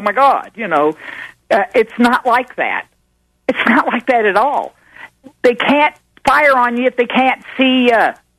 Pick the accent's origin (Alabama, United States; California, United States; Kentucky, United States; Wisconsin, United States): Kentucky, United States; born there; I was born in Kentucky. I squirrel hunted before I could walk.